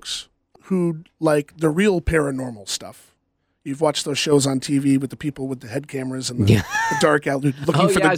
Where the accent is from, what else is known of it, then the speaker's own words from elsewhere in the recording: New England, United States; And we grew up in New England. At least I did.